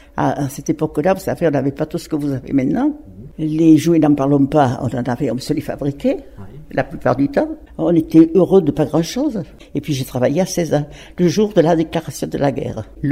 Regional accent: Rodez, Occitanie, France; also born or lived in Normandy; Je suis né en Normandie, mais en fait, mes parents ils sont venus dans l'Aveyron. Alors, ça fait que j'ai toujours vécu à Rodez.

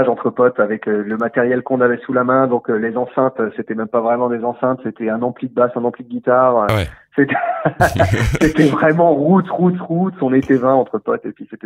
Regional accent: Hauts-de-France, France; moved away as an adult; À la base des bases, je viens de Picardie, de l'Oise spécialement.

